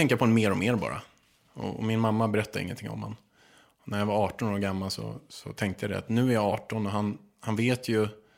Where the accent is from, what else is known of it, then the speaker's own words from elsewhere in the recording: Chile; now in Sweden; Jag kom hit till Sverige från Chile under Pinochet-tiden, när jag kom hit väldigt många chilenare.